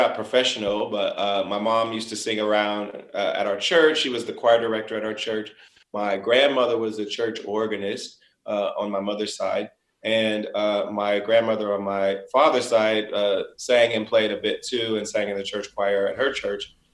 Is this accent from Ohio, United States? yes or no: yes; Springfield, Ohio, United States; now in Los Angeles, United States; I was brought up in Springfield, Ohio. It's a small city.